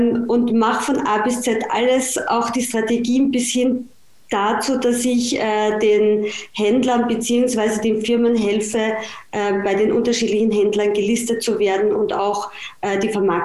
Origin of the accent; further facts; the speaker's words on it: Vienna, Austria; Also wie man jetzt schon am Dialekt hören kann, bin ich aus Österreich, aus dem schönen Wien.